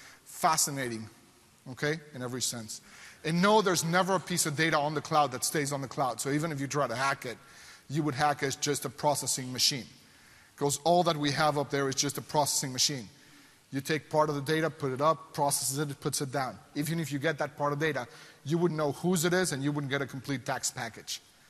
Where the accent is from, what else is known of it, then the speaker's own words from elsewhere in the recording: Mexico; because I'm from Mexico and that's the tax authority of Mexico.